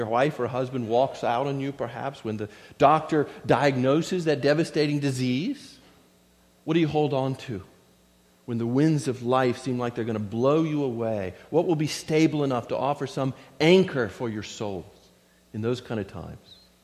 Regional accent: Florida, United States; As many of you know, I grew up in Florida

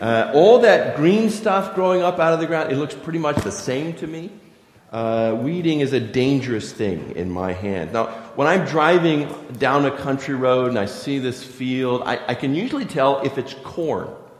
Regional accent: Florida, United States; You know, I grew up in Florida. In Florida, we have citrus trees.

